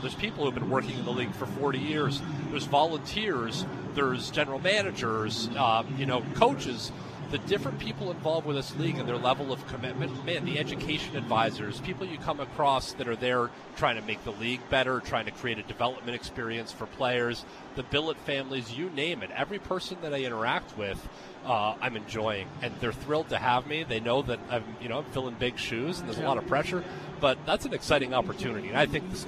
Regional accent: Ontario, Canada; I grew up in Ontario. I played at a school called St. Andrews College, and like most Canadian kids, I wanted to play in the National Hockey League

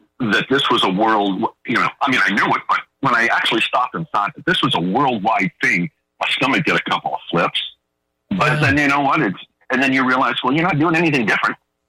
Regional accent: Kirkland Lake, Ontario, Canada; also born or lived in Peterborough; But I was in Kirkland Lake by the time I was 8 years old.

